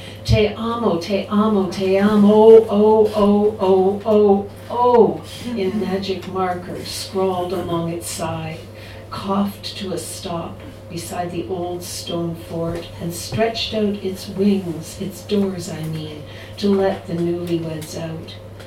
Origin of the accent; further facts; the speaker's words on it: Toronto, Ontario, Canada; I'm here from Toronto, Canada, and it's a pleasure to be here